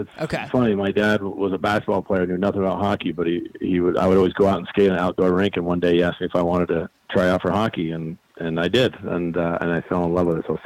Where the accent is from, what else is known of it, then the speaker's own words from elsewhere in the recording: Burlington, Vermont, United States; So I actually grew up on Ledge Road, which was probably a 5 or 6 minute walk from Gutterson Fieldhouse.